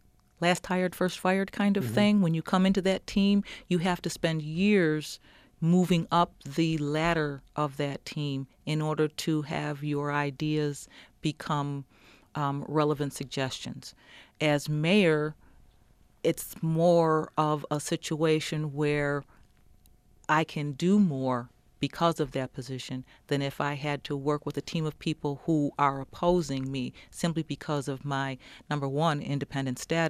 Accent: Batavia, New York, United States; Well, we're from Batavia, Leroy, Avon, Pavilion, that area. And my mother moved us to the city because there was more job opportunities here. I love the country.

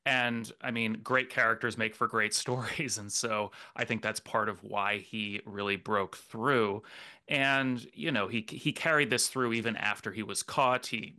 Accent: Rhode Island, United States; I'm originally from Rhode Island, and we have our own set of scandalous politicians from when I was growing up

